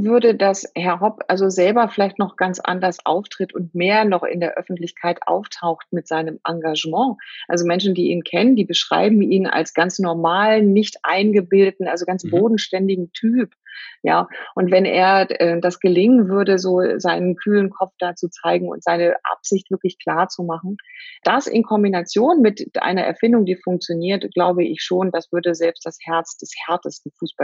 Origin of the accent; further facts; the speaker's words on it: Rhine-Neckar, Germany; Ich komme aus der Gegend hier Rhein-Main-Neckar